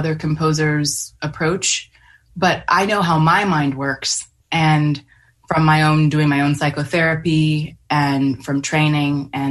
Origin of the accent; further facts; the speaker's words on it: Austin, Texas, United States; So I grew up in Austin, the University of Texas String Project, has this great affordable string project for youth.